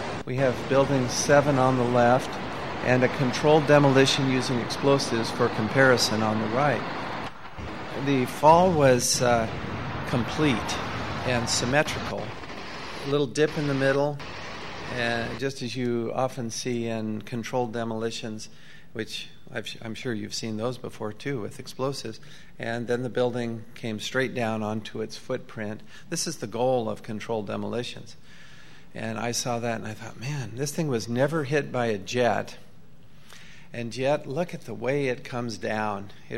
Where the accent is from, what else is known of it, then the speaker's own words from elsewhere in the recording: Utah, United States; That's taller than any building in my home state of Utah, by considerable, actually.